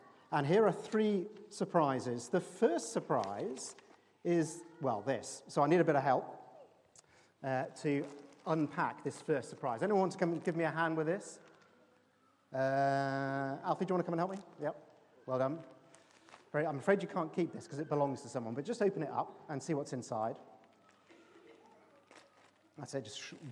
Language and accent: English; Bristol, South West England, United Kingdom; born there; I was born on October the 18th, 1972, in Southmead Hospital in Bristol.